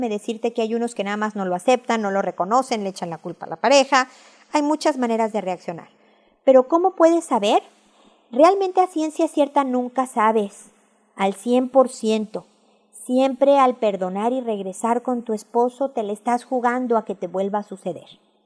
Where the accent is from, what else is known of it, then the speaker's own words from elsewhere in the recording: Mexico City, Mexico; accent: Mexican; now in Chile; Tenemos un año viviendo en Chile y yo soy mexicana, como pueden oír por mi acento. Y el día de hoy nevó en la parte en donde yo vivo. Es increíble porque como mexicana, prácticamente chilanga, como decimos, de la Ciudad de México